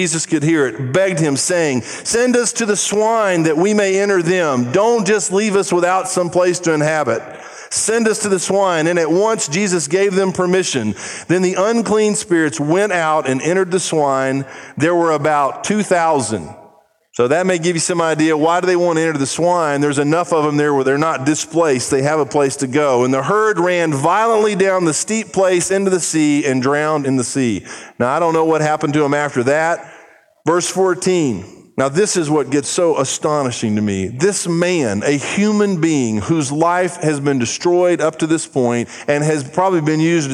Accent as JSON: {"language": "English", "country": "Brazil", "tie": "born or raised there", "said": "I grew up in Brazil"}